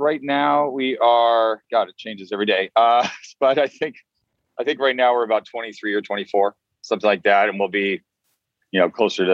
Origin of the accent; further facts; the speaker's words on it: Vermont, United States; also born or lived in Boston; now in Los Angeles, United States; I'm not from LA originally. I'm from, I was born in Boston and I grew up quite a bit in Vermont. So in the mountains and that sort of thing. But I've been in LA. LA's been my base since 94.